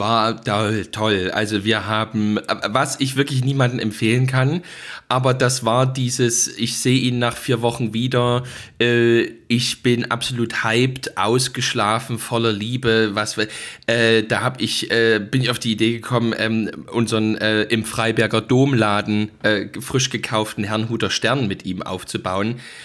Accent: Saxony, Germany; als ich bin ja da als Sachse in diesen sächsischen Laden reingegangen

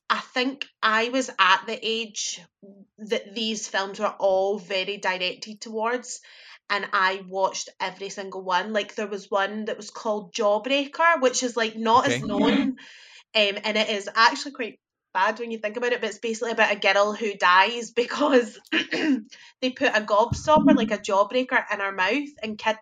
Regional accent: Glasgow, Scotland, United Kingdom; I did that as a Glaswegian teenager, being like your shirt, shut up.

